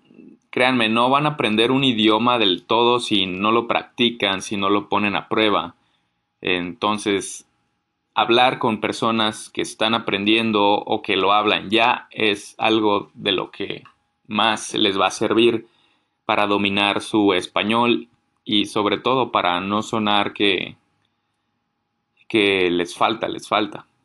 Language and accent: Spanish; Mexico; Claro, he fallado como mexicano porque nunca he comprado un camote de los de ese carrito.